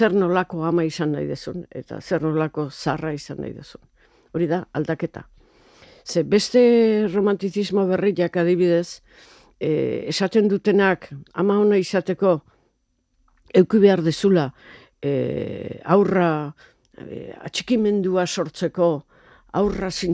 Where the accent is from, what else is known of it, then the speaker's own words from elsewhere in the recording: Hondarribia, Basque Country, Spain; gure ni ondarbitarra naiz. Gure herrian ez didate festetan berdintasunean parte hartzen uzten.